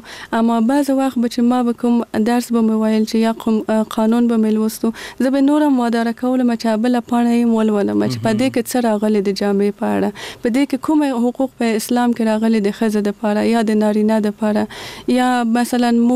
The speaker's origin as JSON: {"language": "Pashto", "region": "Kabul", "country": "Afghanistan", "tie": "born or raised there", "said": "زه په کابل کې زیږیدلې یم او دلته مې ژوند کړی."}